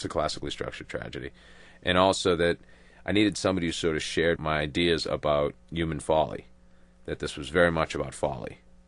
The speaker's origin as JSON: {"language": "English", "town": "Boston", "region": "Massachusetts", "country": "United States", "tie": "born or raised there", "said": "I grew up in Buckingham is four neighborhoods in Boston, Dorchester, South Boston, Charlestown, and Brighton. And I grew up in Dorchester."}